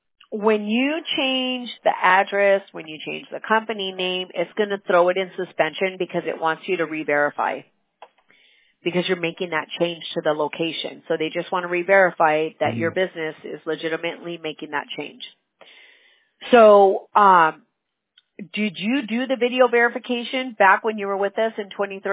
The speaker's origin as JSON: {"language": "English", "region": "California", "country": "United States", "tie": "born or raised there", "said": "California. From Cali. Born and raised in Orange County."}